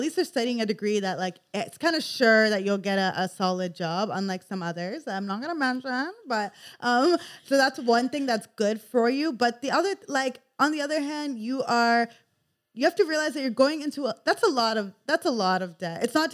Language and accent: English; Boston, Massachusetts, United States; I'm from the Boston area, and the school I'm talking about is Temple University.